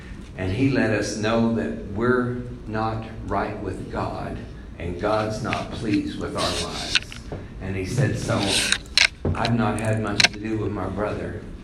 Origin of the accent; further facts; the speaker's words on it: Oklahoma, United States; and living in Oklahoma, I was raised in Oklahoma, tornadoes are just, they just happen.